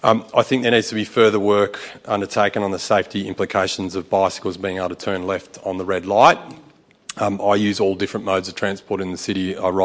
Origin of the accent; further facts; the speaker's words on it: Mildura, Victoria, Australia; I don't come from the suburbs, I come from Mildura, so even further afield.